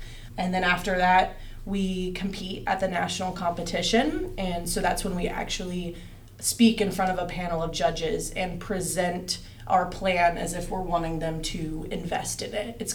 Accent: California, United States; I had a good friend of mine that I'm from California, and so quite the distance.

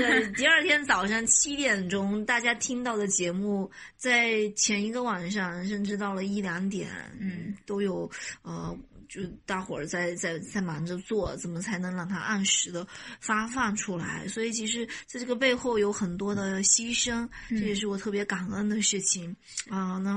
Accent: China; 然后有点滑稽的，我们中国人就说这不是

